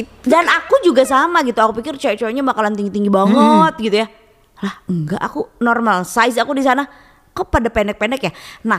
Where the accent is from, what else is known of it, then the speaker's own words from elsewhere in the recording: Indonesia; culture shock aku datang dari Indonesia yang negara berkembang ini, terus tiba-tiba datang ke negara yang maju banget